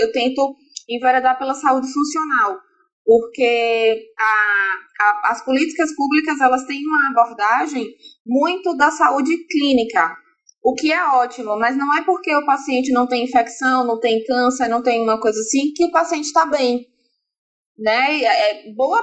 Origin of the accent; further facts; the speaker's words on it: Aracaju, Sergipe, Brazil; Eu sou de Aracaju